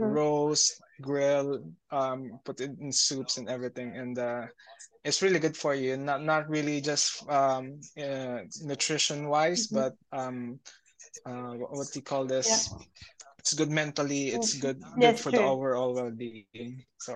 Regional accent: Philippines; So we are actually from the Philippines, and our island nation comprises of less than 8,000 islands.

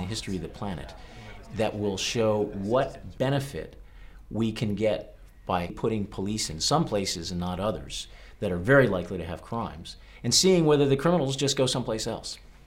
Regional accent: United States; I'm from the United States, where I discovered that only 3% of the street addresses in a major city produce over half of all the crime

